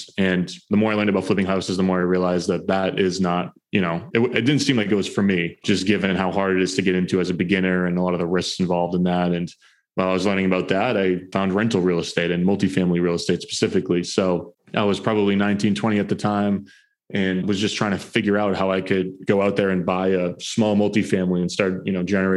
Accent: New Hampshire, United States; actually not too far from my hometown up in New Hampshire, about an hour north of Boston.

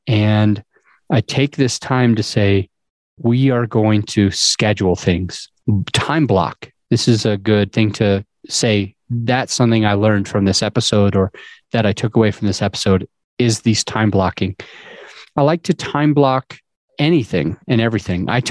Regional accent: Utah, United States; I grew up in Utah, and one of the biggest takeaways that I got from the families in Utah

